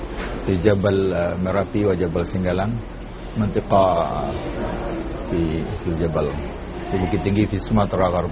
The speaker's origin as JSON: {"language": "Arabic", "country": "Indonesia", "second_language": "Arabic", "said": "عندنا في إندونيسيا أول رمضان قررت الحكومة"}